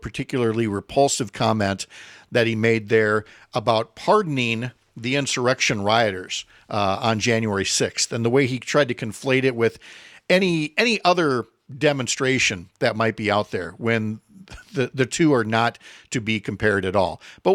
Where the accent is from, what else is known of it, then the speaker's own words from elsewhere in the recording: St. Paul, Minnesota, United States; Look, there was a place growing up in St. Paul over in the West 7th neighborhood called DiGidio's.